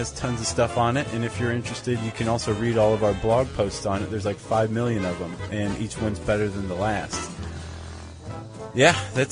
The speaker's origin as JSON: {"language": "English", "town": "Toledo", "region": "Ohio", "country": "United States", "tie": "born or raised there", "said": "But actually some guys from Toledo, my hometown."}